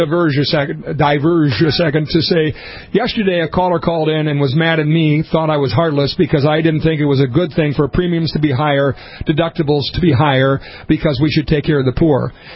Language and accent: English; North Dakota, United States; being confronted by a young clerk when she found out that I was from North Dakota